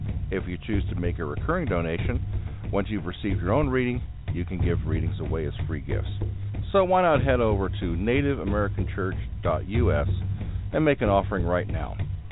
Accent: California, United States; And you know, growing up in California back in the '60s, it was a great place.

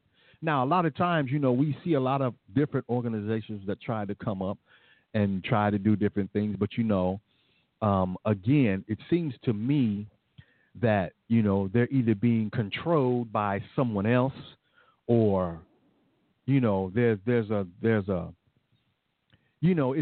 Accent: Detroit, Michigan, United States; my friends and my old friends who I grew up with in the Detroit area

